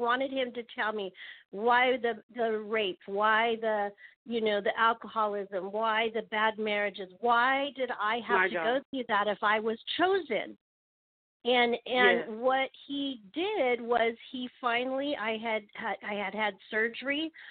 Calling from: Hollister, California, United States; I'm calling from Hollister, California, which is kind of the central area, a little bit southeast of San Jose, California.

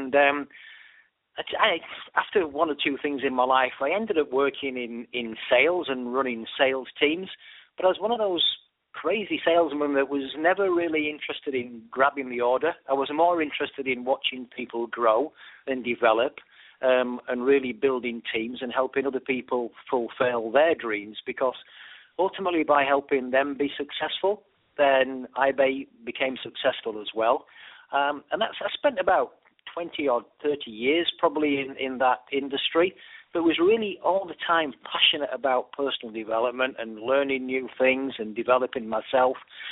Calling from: York, Yorkshire and the Humber, United Kingdom; Well, I'm calling in from York in the UK, which is in the north of England.

